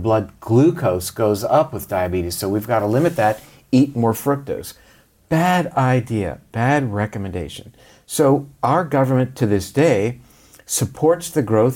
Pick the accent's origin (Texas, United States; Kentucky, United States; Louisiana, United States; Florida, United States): Florida, United States; And we did drink a lot of orange juice growing up in Florida.